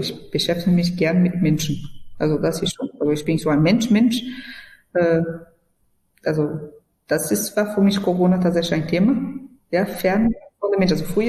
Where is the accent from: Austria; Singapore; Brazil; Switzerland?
Brazil; German is a second language; moved away as an adult; now in Germany; ich bin in Brasilien geboren, bin nach Deutschland als Erwachsener gekommen, habe ich mit 23 Jahre alt guten Tag gelernt